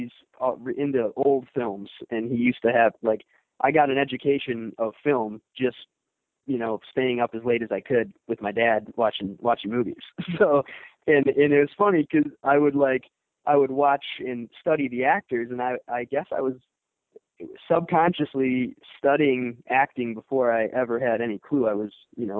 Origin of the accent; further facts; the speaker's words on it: Brookfield, Wisconsin, United States; I'm actually from Brookfield, Wisconsin, a suburb of Milwaukee.